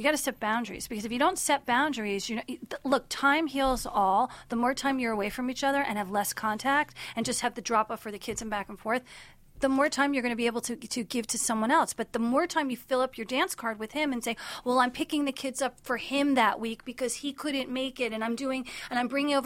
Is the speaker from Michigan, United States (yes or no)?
no; New York, United States; also born or lived in Miami; I'm from New York, and I'm from Miami, and there's a lot of that.